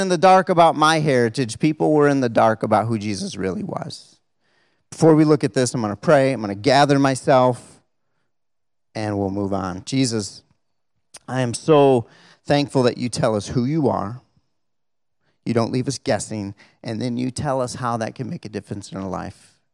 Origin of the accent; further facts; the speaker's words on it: Canada; I'm Canadian. It's who I am.